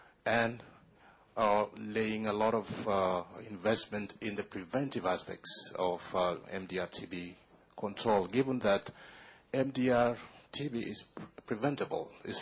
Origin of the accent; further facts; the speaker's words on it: Kenya; I come from Kenya.